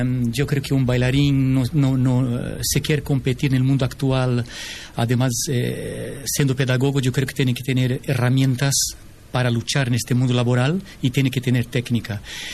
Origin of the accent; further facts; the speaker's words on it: São Paulo, Brazil; Spanish is a second language; now in Spain; Yo vengo de São Paulo, de Brasil. Soy hijo directo de españoles, tengo la doble nacionalidad.